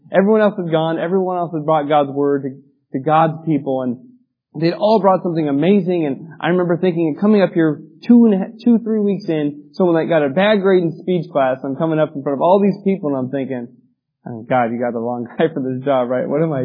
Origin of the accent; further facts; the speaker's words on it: Banning, California, United States; my wife and we grew up in California. My wife in the LA area, and I was more towards Banning, California. I don't know, Palm Springs area.